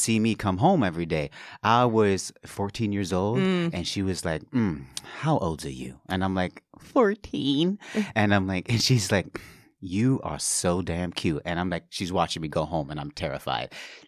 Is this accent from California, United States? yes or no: no; Brooklyn, New York, United States; That's just one story of hooker that I've right. had growing up in Brooklyn.